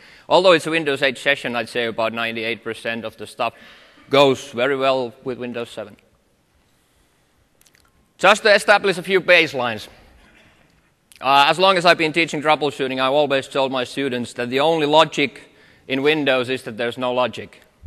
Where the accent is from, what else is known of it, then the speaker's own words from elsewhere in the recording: Finland; first language Finnish; English is a second language; So, as you can perhaps guess, English is not my native language. So just so that you bear with me when I'm trying to make my jokes and translate them from Finnish to English